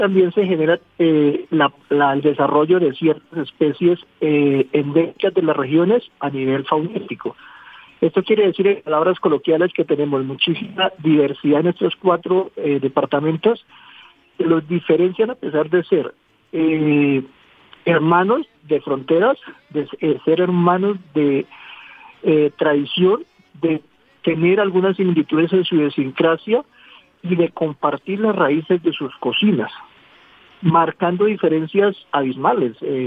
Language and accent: Spanish; Colombia; amo mi tierra, me siento muy orgulloso de ser llanero, soy defensor de todo lo que tenga que ver con el llano